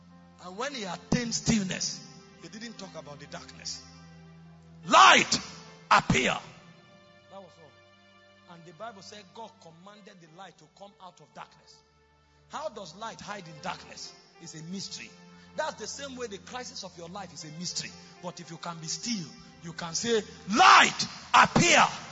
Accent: Nigeria; I come from Nigeria where we have vigils most of the time.

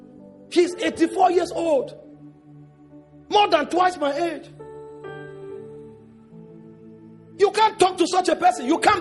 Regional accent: Benue, Nigeria; I wasn't born in Lagos. I wasn't born in Port Harcourt. I wasn't born in Ibadan. I wasn't born in Abuja. I came from Benue.

